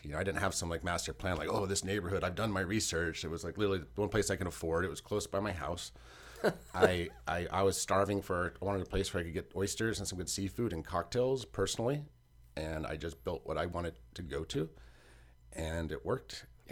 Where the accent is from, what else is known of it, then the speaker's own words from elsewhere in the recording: Sacramento, California, United States; I just liked it because I grew up in the Sacramento area, and it reminded me of that, kind of a big small town.